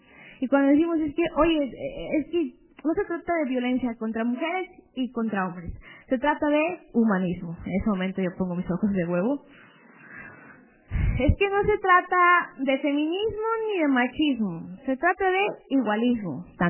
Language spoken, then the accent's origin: Spanish; Mexico; una forma de hacer política nosotros mismos, como mexicanos